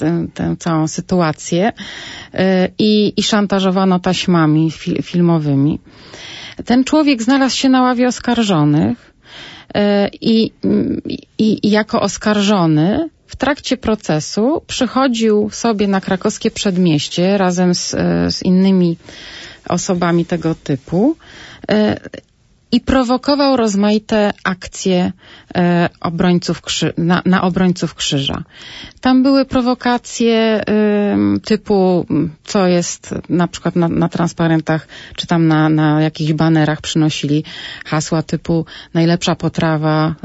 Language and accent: Polish; Katowice, Silesian Voivodeship, Poland; a ja jestem katowiczanką